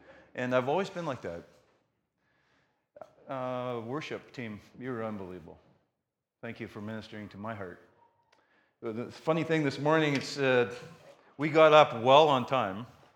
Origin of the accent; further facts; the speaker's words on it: Kelowna, British Columbia, Canada; also born or lived in Morris, Manitoba; We lived in Kelowna. I grew up. I was born in Manitoba, Morris, Manitoba, home of the Stampede, okay? And 6 weeks after I was born, I followed my mom out to BC.